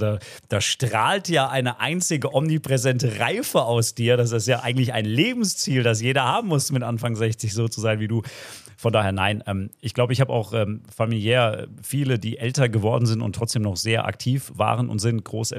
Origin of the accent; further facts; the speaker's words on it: Hesse, Germany; Ich bin in der Wetterau groß geworden, habe da meine Jugend verbracht, 30 Kilometer nördlich von Frankfurt.